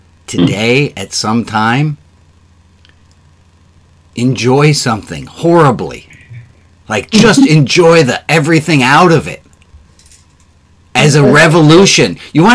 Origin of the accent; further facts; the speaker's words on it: New York City, New York, United States; I grew up in New York City. Typical New Yorker